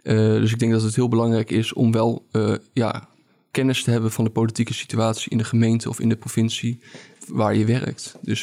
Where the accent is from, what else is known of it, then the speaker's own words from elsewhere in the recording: Amersfoort, Utrecht, Netherlands; En ondanks dat ik uit Amersfoort kom, maar dat heeft te maken met de roots van mijn moeder.